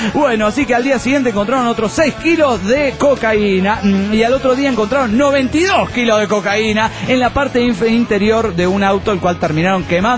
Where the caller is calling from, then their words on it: Cuernavaca, Morelos, Mexico; de Cuernavaca, Morelos, México.